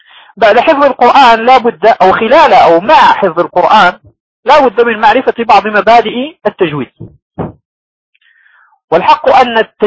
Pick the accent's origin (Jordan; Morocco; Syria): Morocco; لأحد الشيوخ عندنا في المغرب